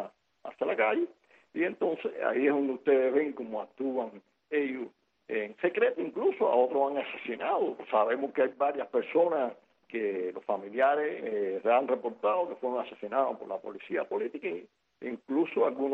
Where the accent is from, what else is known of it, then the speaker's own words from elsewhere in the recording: Cuba; nosotros, como cubanos, nosotros como parte del pueblo